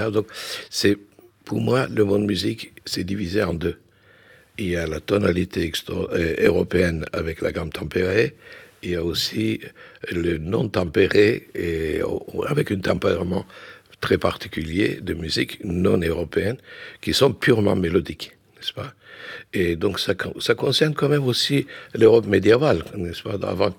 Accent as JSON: {"language": "French", "region": "Istanbul", "country": "Turkey", "said": "Donc moi, quand même, je viens d'Istanbul, et mes frontières culturelles, ça va de l'Inde jusqu'au Balkan, n'est-ce pas?"}